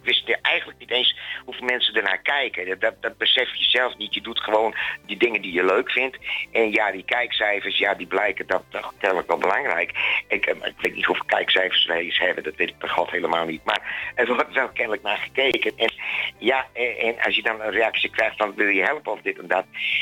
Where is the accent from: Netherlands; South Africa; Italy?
Netherlands; Leeuwarden, Friesland; born there; En Leeuwarden, ja, dat is voor mij... dat is de stad waar ik geboren ben.